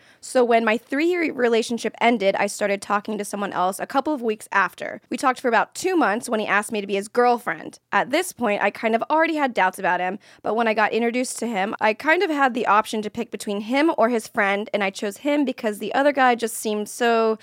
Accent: Philippines; we're Filipino.

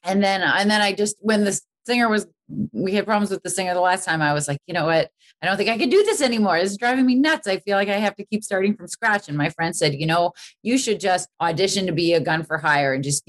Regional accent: Boston, Massachusetts, United States; born or raised there

